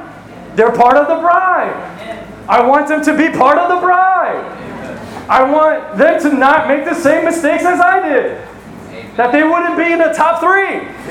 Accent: Franklin, United States; I grew up in Franklin, church in Franklin

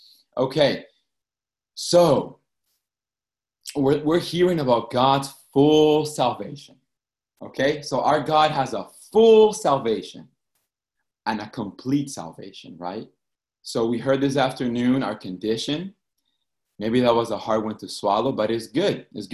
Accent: Boston, Massachusetts, United States; I'm also from Boston.

